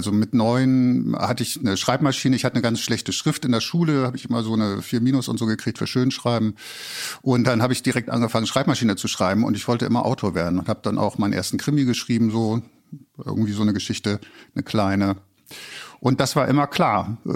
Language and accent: German; Hamburg, Germany; Ich bin halt hier in Hamburg aufgewachsen und habe so eine Kinosozialisation.